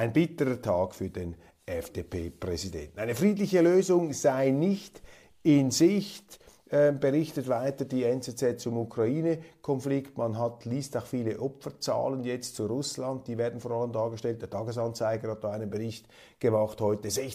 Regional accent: Kloten, Zurich, Switzerland; der EHC Kloten, der Aufsteiger, also mein Heimteam, ich stamme ja aus Kloten

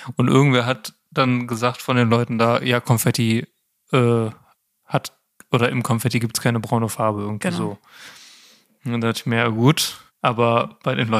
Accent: Cologne, North Rhine-Westphalia, Germany; also ich selber als Kölner, der jetzt nicht viel mit Karneval anfangen kann

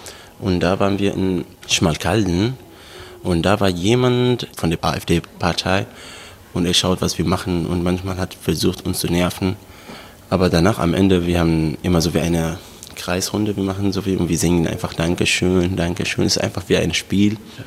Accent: Aleppo, Aleppo Governorate, Syria; German is a second language; Ich komme aus Syrien, Aleppo, 28 Jahre alt.

